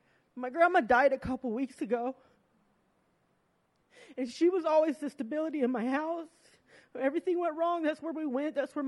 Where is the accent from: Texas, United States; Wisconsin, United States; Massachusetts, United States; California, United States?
California, United States; Fresno; Hi, church. … I'm 38 years old, and I'm from Fresno, California.